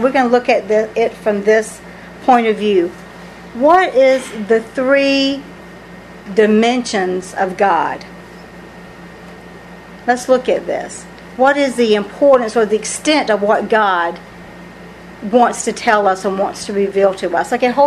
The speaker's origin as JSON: {"language": "English", "region": "Southern United States", "country": "United States", "accent": "southern", "said": "And I spell it because of my southern accent."}